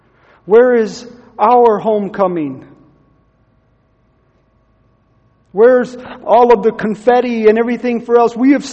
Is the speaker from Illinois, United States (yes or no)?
no; Ohio, United States; also born or lived in California; now in Missouri, United States; They go, "Really? They have Mexicans in Ohio?" They say, "Where are you at now?" I say, "I'm in Missouri."